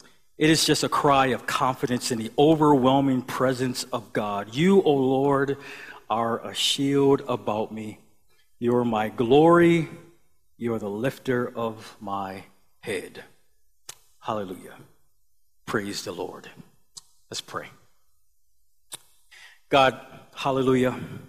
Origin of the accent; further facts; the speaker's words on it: Buffalo, New York, United States; I grew up in Buffalo, New York.